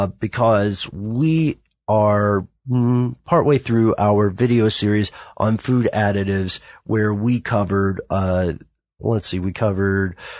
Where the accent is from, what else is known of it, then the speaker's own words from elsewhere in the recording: United States; We are all from the United States.